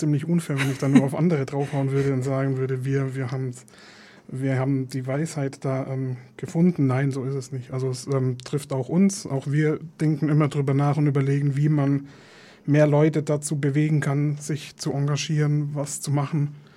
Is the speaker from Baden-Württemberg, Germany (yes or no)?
yes; Stuttgart, Baden-Württemberg, Germany; now in Munich, Germany; Also wenn ich es jetzt mit Stuttgart vergleiche, wo ich herkomme